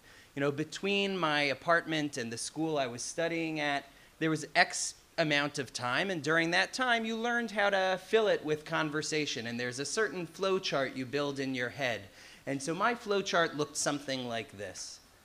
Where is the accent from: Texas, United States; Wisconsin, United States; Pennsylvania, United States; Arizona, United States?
Pennsylvania, United States; Philadelphia; And I'd say, "You know, I'm from Philadelphia."